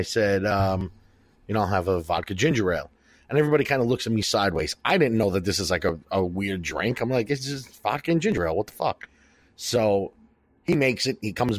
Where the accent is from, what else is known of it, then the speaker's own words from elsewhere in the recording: United States; I'm from America, and in my country, we don't give a fuck about what your country thinks.